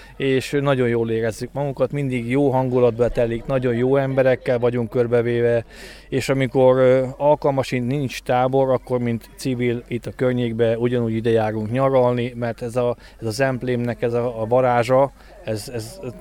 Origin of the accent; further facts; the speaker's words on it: Ács, Komárom-Esztergom, Hungary; mi meg ketten Ácsról vagyunk